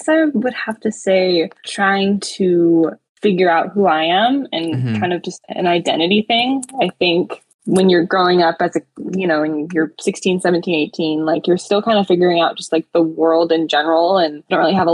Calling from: San Luis Obispo, California, United States; I'm calling from San Luis Obispo, California, so on the west coast.

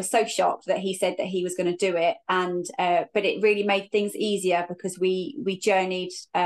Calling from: East of England, United Kingdom; All the way over in Suffolk from, well, I live kind of in the middle of a field in a really rural farming village.

